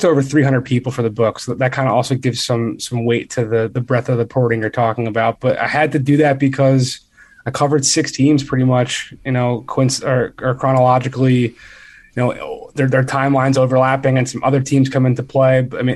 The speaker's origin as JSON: {"language": "English", "town": "Philadelphia", "region": "Pennsylvania", "country": "United States", "tie": "born or raised there", "said": "I mean, I grew up in Philly."}